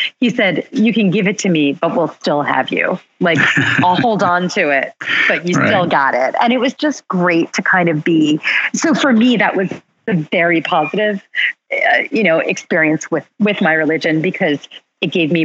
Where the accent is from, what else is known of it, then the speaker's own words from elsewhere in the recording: Philadelphia, Pennsylvania, United States; now in New York, United States; I'm from Philadelphia. They were living in Philadelphia. My dad was living in Philly. I was still living in New York, where I still am.